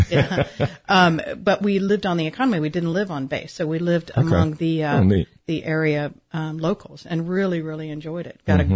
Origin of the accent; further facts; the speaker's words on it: St. Augustine, Florida, United States; also born or lived in Gainesville, Florida / DeLand, Florida; I was born in Gainesville and grew up in St. Augustine, okay. And then later years in DeLand, Florida.